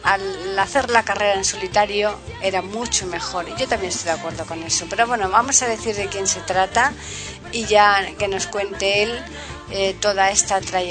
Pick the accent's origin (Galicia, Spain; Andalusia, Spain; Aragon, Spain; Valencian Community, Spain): Andalusia, Spain; Seville; De eso nada, es que yo soy de Sevilla.